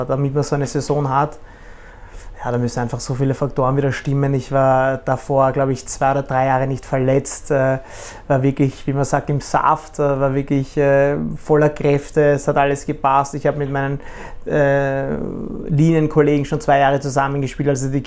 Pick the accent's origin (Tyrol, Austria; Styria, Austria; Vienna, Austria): Vienna, Austria; Ja, also ich bin aufgewachsen in Wien, habe mein ganzes Leben in Wien gespielt.